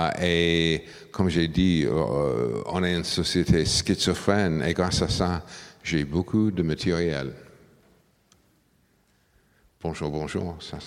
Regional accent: United States; French is a second language; je suis un Américain né au milieu de la guerre froide, voire de l'autre côté.

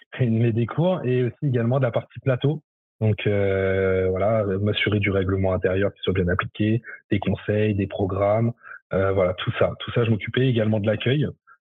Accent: Île-de-France, France; Donc moi, je suis d'Île-de-France. Donc j'ai vraiment tout quitté pour aller vivre cette aventure-là.

